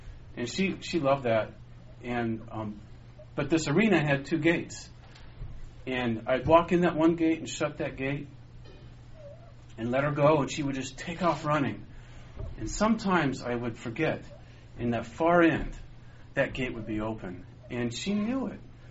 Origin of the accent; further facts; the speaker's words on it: Los Angeles, California, United States; I remember I was blessed, even though I grew up in Los Angeles, I was blessed to grow up with horses.